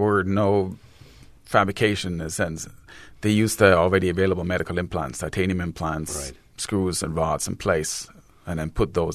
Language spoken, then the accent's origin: English; Baden-Württemberg, Germany; English is a second language; So I grew up in the Black Forest area, but then moved up north in Schwarzwald.